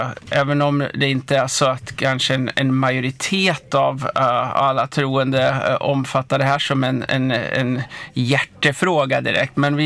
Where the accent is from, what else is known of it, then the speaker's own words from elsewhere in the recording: Karlstad, Värmland, Sweden; Jag kommer från Karlstad och jag är här den här veckan